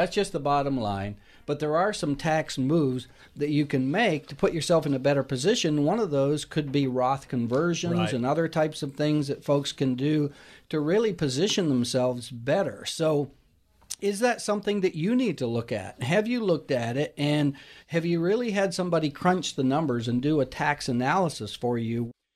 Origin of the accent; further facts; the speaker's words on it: Canada; You know, I'm from Canada, and we've lived in Prince Edward Island and New Brunswick, Canada, and on the water, but I've never been to Newfoundland.